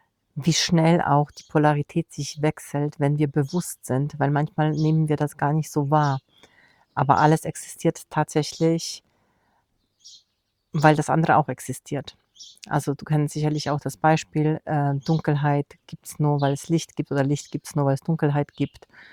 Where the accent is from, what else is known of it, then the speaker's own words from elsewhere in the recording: Poland; Und wir waren in meinem Heimatland Polen, in Warschau, zu Besuch.